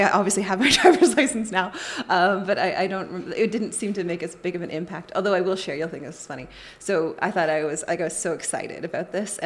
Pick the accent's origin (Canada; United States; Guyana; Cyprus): Canada; Wiarton, Ontario; I'm from Wyarton, Ontario